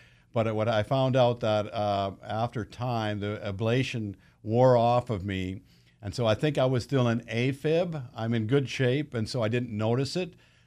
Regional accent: Canada; I grew up in Canada where it was cold out, minus 20 below, January and February.

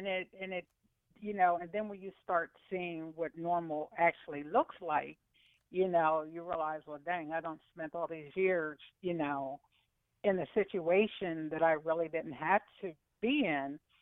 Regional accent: Pennsylvania, United States; Well, I grew up outside of the Philadelphia area.

